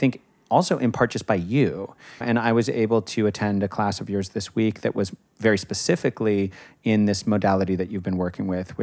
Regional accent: United States; especially as an American, where we have a very individualistic culture

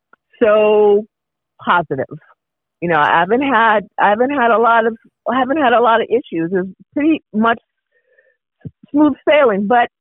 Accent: St. Thomas, U.S. Virgin Islands; I'm from St. Thomas, Virgin Islands.

